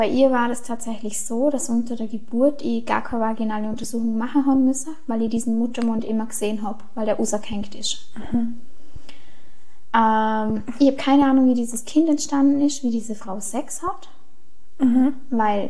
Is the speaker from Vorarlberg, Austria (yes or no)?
yes; Vorarlberg, Austria; Also, wenn bei uns in Österreich bzw. in Vorarlberg, ich weiß nicht, ob es überall so ist